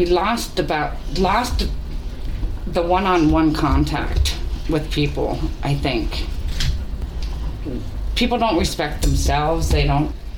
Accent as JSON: {"language": "English", "town": "Catalina Island", "region": "California", "country": "United States", "tie": "born or raised there", "said": "Growing up on Catalina was very small. It was a small community. We helped each other. We cared."}